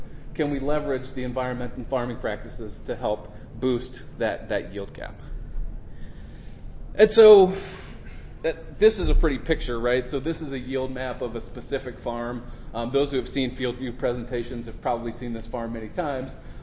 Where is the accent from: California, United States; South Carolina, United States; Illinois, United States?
Illinois, United States; Carlinville; also born or lived in St. Louis; And so my background, I grew up in central Illinois, small farming town, Carlinville